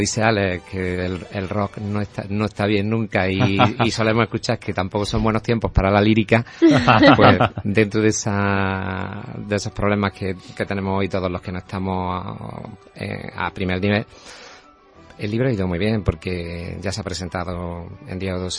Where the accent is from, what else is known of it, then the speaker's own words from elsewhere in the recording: Córdoba, Andalusia, Spain; Córdoba, que es mi tierra